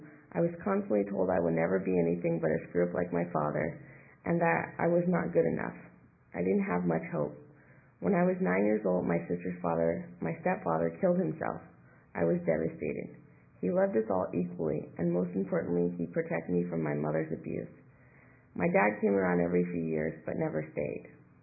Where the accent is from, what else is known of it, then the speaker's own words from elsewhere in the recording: Berkeley, California, United States; I grew up in Berkeley, just a few blocks away from UC Berkeley, and there were many kids in our neighborhood, just a lot of college students.